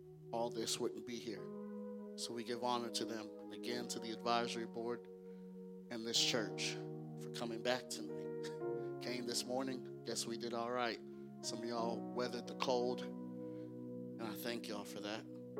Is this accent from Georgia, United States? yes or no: no; Garland, Texas, United States; I'm from Garland, Texas, a little suburb outside of Dallas, Texas.